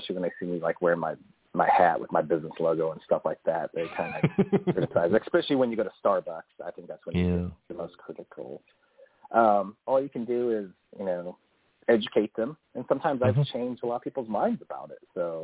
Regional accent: United States; I'm an American. And I'm an American, and we're free, so I can.

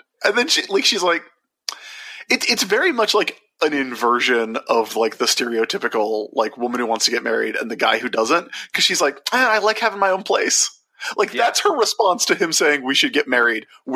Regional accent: Sacramento, California, United States; She's over there in Sacramento, where I'm from. Because this is definitely, I'm Californian.

